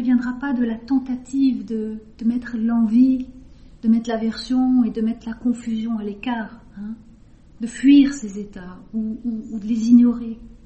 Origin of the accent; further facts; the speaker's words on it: Auvergne-Rhône-Alpes, France; J'étais il y a quelques jours dans ma région natale, en Haute-Savoie